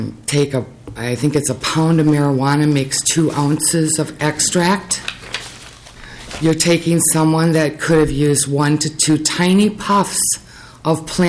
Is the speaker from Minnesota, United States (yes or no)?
yes; Jordan, Minnesota, United States; I'm from Jordan, Minnesota.